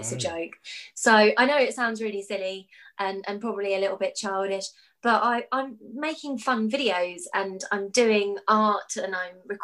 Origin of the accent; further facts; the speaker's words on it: South East England, United Kingdom; now in Southampton, United Kingdom; I grew up in the Surrey Hills, so I used to talk quite poshly, but I've lived in Southampton for 10 years, so I've got, like, this weird mongrel-like accent that doesn't really go anywhere.